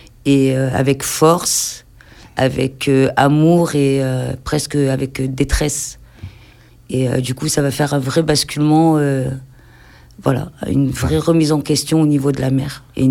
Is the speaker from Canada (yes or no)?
no; Le Cannet, Provence-Alpes-Côte d'Azur, France; Donc moi je viens de Cannes l'Avocat, donc dans des quartiers populaires.